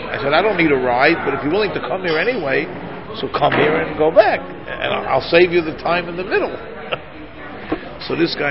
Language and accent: English; Muncie, Indiana, United States; To me, I'm from Muncie.